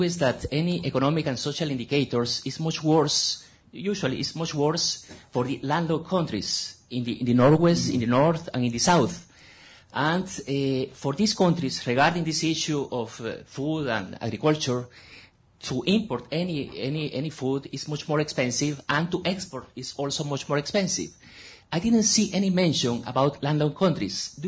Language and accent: English; Guatemala; I am from Guatemala